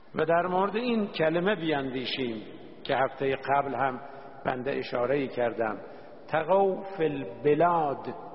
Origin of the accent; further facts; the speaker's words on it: Shiraz, Fars, Iran; یه جهان شهری به نام مثلا شیراز که شهر خودمون هست، که شهر خداست